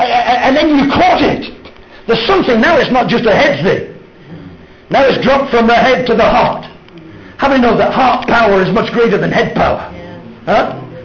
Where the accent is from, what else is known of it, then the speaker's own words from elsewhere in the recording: England, United Kingdom; moved away as an adult; I emigrated to South Africa when I was 21 from England.